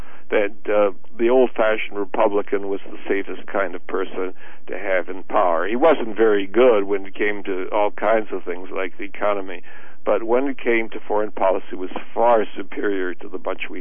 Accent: Ohio, United States; because I'm from Ohio, I grew up there

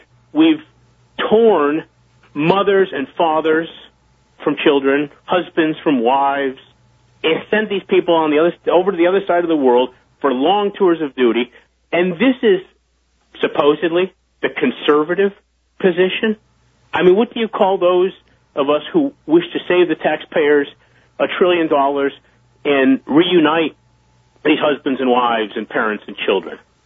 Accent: New York, United States; I live in rural upstate New York, just outside of my hometown

